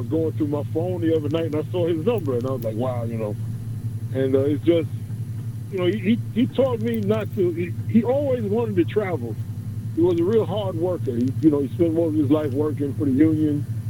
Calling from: Queens, New York, United States; from Jamaica, Queens.

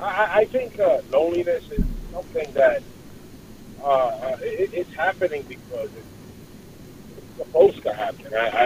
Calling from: Queens, New York, United States; from Queens.

